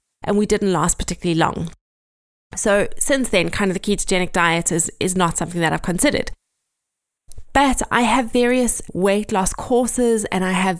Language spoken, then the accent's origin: English; South Africa; moved away as an adult; now in England, United Kingdom; I live in the south coast of England. We are originally from South Africa, but moved to England about 10 years ago.